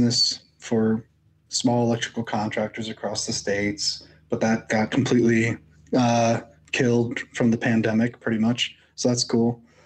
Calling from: Belgrade, Serbia; I'm tuned in from Belgrade, Serbia.

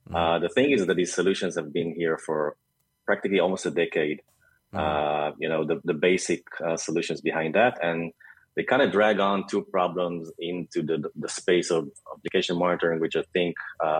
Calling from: Tel Aviv, Tel Aviv District, Israel; I'm actually joining you from hot yet beautiful Tel Aviv in Israel.

